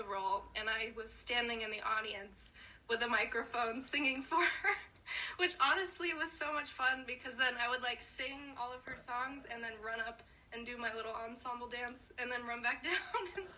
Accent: Orlando, Florida, United States; I'm originally from Orlando, and that's where my mom is.

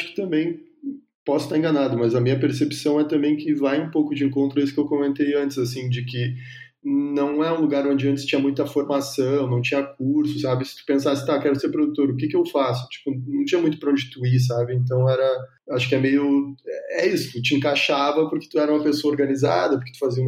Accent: Rio Grande do Sul, Brazil; eu sou do Rio Grande do Sul, né? Então, eu me formei por lá.

